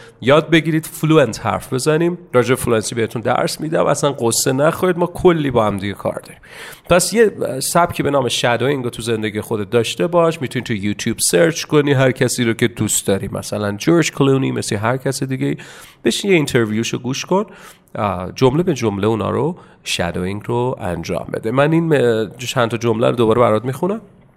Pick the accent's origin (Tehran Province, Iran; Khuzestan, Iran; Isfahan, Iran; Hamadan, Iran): Tehran Province, Iran; Tehran; accent: Tehrani; حالا اگه بخوام راجع به هوم تاون خودم حرف بزنم، اولین چیزی که میاد تو ذهنم باید بگم راجع به تهرانی که هوم تاون منه اینه که خیلی بزرگه